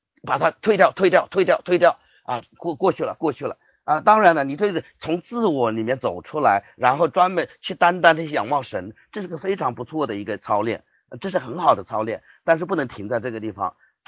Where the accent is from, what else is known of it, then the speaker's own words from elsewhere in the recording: China; 那我们中国人很多的中国文化时代文化啊，这些都深深的对我们有很大的影响。